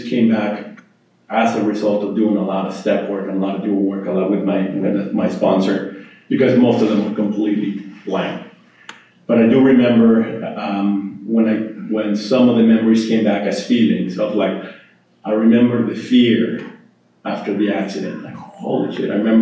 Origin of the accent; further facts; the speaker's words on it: Madrid, Community of Madrid, Spain; also born or lived in Mexico City; I was born in Mexico City, but early on we moved back to Spain, where that's where my father's from, and those are my earliest memories is in Spain, in Madrid.